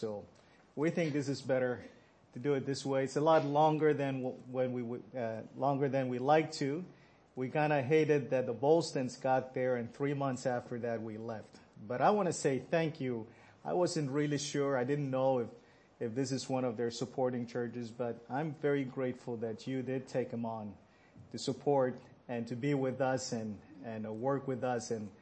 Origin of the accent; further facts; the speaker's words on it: Pohnpei, Micronesia; first language Pohnpeian; English is a second language; English would be my third language. So bear with me if I don't make myself clear to you. But Panapane is my first language. That's the language I speak most of the time, all the time when I'm back home.